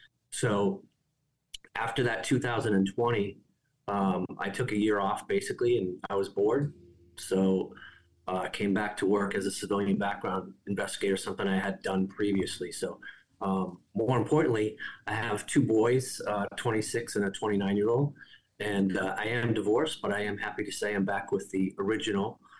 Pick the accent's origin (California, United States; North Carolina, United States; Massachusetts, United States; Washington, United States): Massachusetts, United States; Easton; I grew up in Massachusetts, Easton, East Bridgewater area.